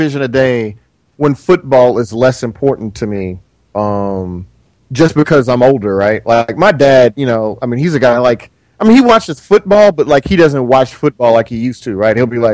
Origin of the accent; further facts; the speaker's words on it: the South, United States; Yeah, but see, I mean, growing up in the South, like, we were like, okay, well, it's basketball season.